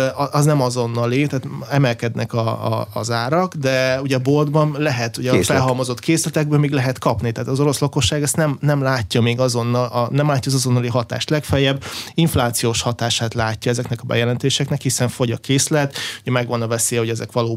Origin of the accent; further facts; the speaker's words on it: Minsk, Belarus; Hungarian is a second language; moved away; Minszből származom